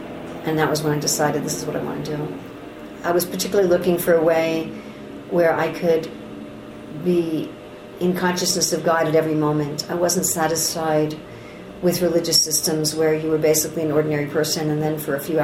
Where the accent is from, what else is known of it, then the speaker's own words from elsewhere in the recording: New York City, New York, United States; Well, I was born and raised in Manhattan in New York City.